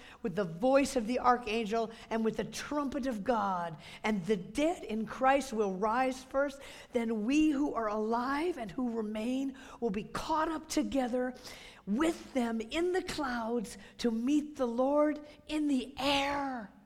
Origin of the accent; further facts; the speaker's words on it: California, United States; I'm from Southern California. We don't know what that sounds like. It doesn't rain there.